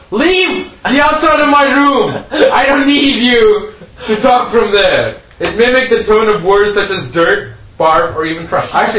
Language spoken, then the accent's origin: English; India; I'm not Arab. I'm Indian.